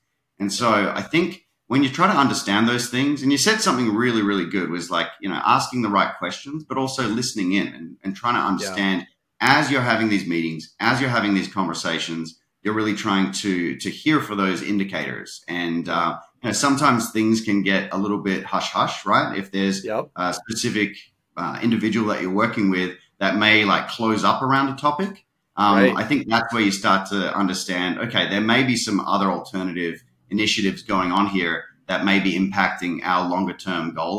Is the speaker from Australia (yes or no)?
yes; Australia; accent: Australian; I was working for a number of different ISVs, both in Australia, you can probably tell by my accent, and obviously in the Americas as well.